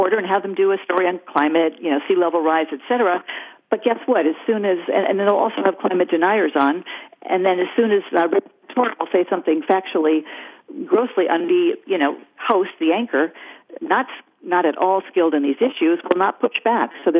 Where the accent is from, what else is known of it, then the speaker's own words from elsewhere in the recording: Saratoga, California, United States; I grew up in Silicon Valley, in Saratoga, so I feel like I'm kind of connected to you and this radio station.